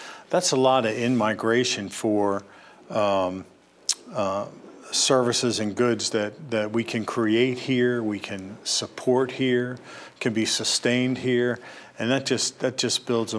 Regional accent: Maryland, United States; We moved to the farm where I'm at in 1966. And so grew up there on a dairy farm, milking cows, making hay, doing all that kind of thing.

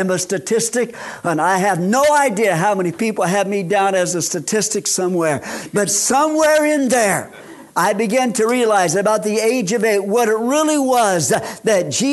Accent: Illinois, United States; born there; I was born in Illinois, she here in Indiana.

